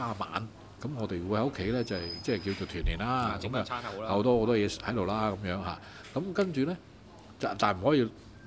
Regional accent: Shanghai, China; 咁、我哋上海人咁梗係去南貨鋪辦年貨啦。

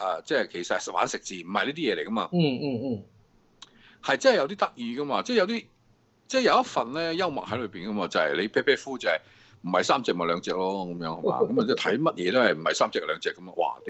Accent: Shanghai, China; 我係上海人啦，咁上海話都有好多好特別嘅一啲特徵嘅，

